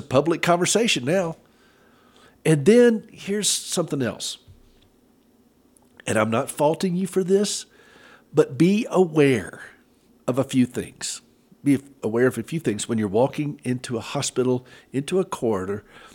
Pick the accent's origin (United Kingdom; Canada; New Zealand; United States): United States; the South; I was raised in the South. I'll help the ladies, but I'm not going to help you.